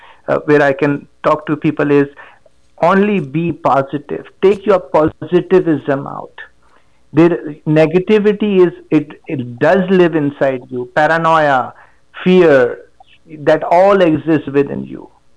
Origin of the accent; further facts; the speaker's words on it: Pakistan; also born or lived in St Albans, England; I'm the most cosmopolitan person. I was born in England, St. Albans. And then, yeah, I was raised in Pakistan altogether.